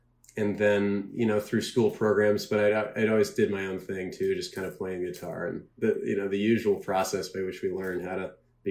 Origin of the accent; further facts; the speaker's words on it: Mansfield, Connecticut, United States; also born or lived in Australia; I was born in Australia, but my folks moved us to Mansfield when I was really young. So that's, you know, when I think of where I was raised and where I grew up, it's definitely in that country wooded farm setting that is Eastern Connecticut.